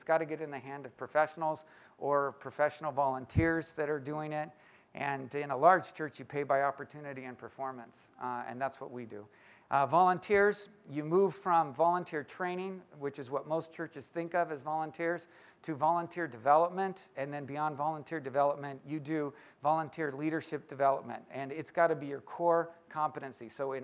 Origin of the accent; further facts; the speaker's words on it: Oceanside, California, United States; I've grown up in Southern California my whole life. I was born down in Oceanside.